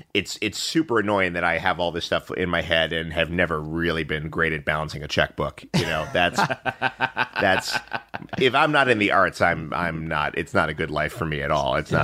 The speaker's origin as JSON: {"language": "English", "region": "New York", "country": "United States", "tie": "born or raised there", "said": "And what was great was growing up in New York, we used to have... and they're coming back now, but we used to have all these great little rep cinemas all over the place."}